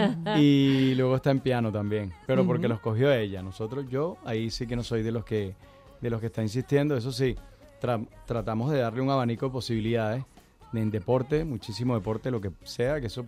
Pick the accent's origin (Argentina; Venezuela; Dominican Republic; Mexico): Venezuela; born there; Y por mis abuelos y bisabuelos, me siento venezolano, o sea, nací allí, he representado toda la vida Venezuela.